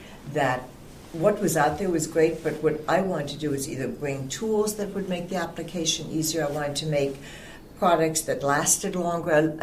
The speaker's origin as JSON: {"language": "English", "country": "Ireland", "said": "I am Irish."}